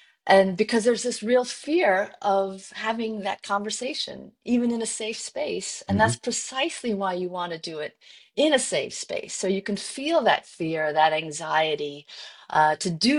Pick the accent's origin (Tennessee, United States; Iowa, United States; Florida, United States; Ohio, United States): Iowa, United States; I grew up in Iowa.